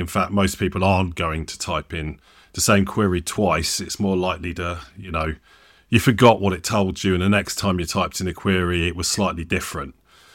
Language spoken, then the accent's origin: English; United Kingdom; We're British, right? We like to, you know, crisp ourselves up in the blazing sun because we see it so infrequently.